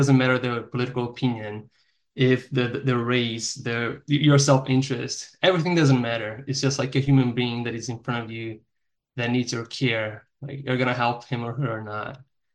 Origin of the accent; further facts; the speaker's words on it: Brazil; now in North America; So I'm from Brazil. I arrived here in North America last year in May. So and I'm from a small town in Brazil.